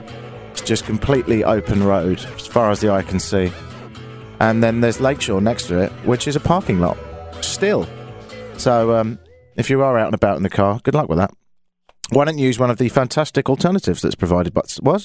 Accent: London, United Kingdom; now in Toronto, Canada; I'm from London, don't you know, but I live here in this fine, beautiful, that's a push, very nice city.

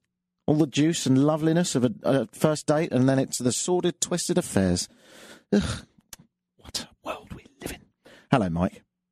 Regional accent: United Kingdom; I'm tight. I'm British.

